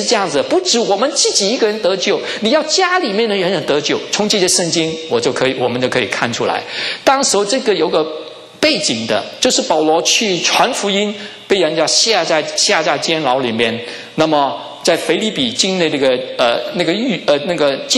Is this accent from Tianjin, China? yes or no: no; Guangdong, China; 我们广东人呢是家族观念，没有国族观念的，非常的团结。